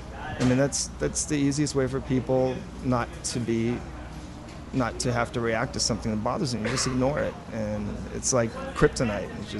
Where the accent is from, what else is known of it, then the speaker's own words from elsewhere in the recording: Russia; We're listened to more because we came from Russia.